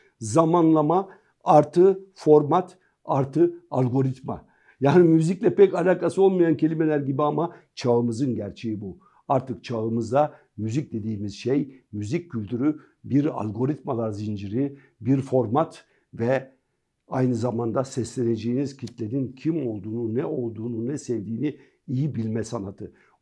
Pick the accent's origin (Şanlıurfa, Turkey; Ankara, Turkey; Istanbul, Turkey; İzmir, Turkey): İzmir, Turkey; Urla; burada bir Urlalı ve bir İzmirli olarak da ayrıca kendisine teşekkür ediyorum